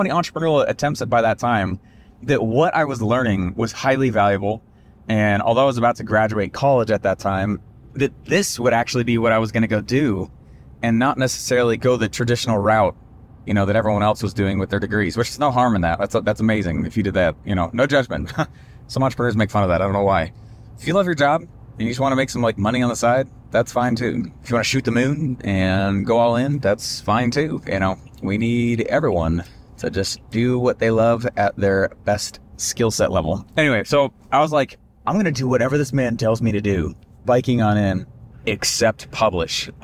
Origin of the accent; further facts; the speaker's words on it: Denver, Colorado, United States; And I grew up in Denver.